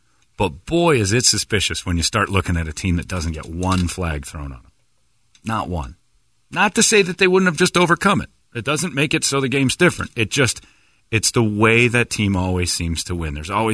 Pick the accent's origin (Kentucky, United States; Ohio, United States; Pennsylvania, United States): Pennsylvania, United States; Philadelphia; I'm from Philly.